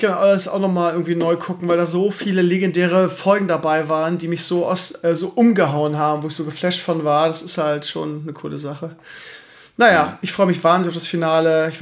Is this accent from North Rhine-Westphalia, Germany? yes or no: no; Lauenbrück, Lower Saxony, Germany; meine alte Heimat, das heißt Lauenbrück, Schesel-Rotenburg oder so einlassen